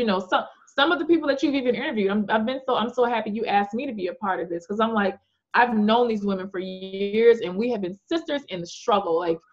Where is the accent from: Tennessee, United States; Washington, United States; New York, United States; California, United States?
Tennessee, United States; Memphis; except for me as a little 8-year-old growing up in Memphis, Tennessee. I knew one person of royalty that looked like me.